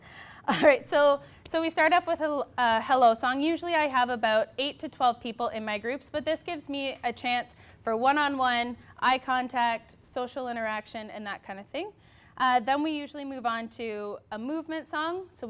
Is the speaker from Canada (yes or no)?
yes; Cobourg, Ontario, Canada; So I was born and raised here in Cobourg.